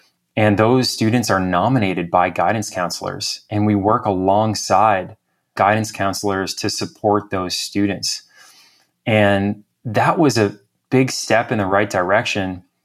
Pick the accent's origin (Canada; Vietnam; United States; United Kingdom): Canada; I'm from Canada originally, so I'm extremely knowledgeable about the policies up here.